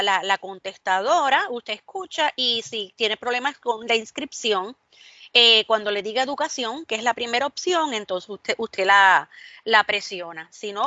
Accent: Puerto Rico; a lo largo de nuestra historia como puertorriqueños

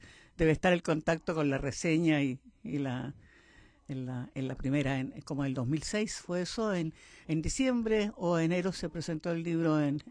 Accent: Chile; él me pide que, como chilena, por favor le dé una conferencia en una clase graduada un sábado por la mañana.

